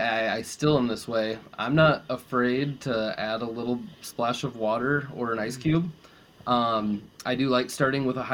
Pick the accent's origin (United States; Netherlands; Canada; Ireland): Netherlands; I grew up in Holland, and the craft beer scene was always very alluring to me.